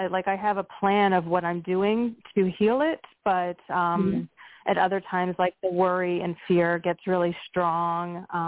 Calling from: Pennsylvania, United States; Pennsylvania.

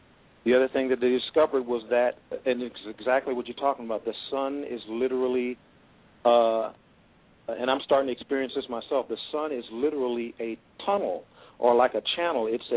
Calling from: New Mexico, United States; I'm calling from New Mexico.

